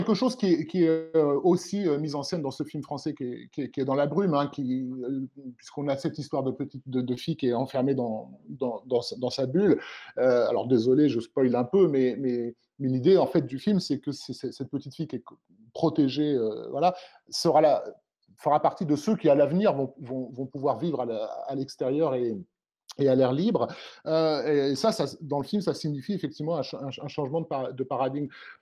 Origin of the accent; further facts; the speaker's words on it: France; je vis en tant que Français.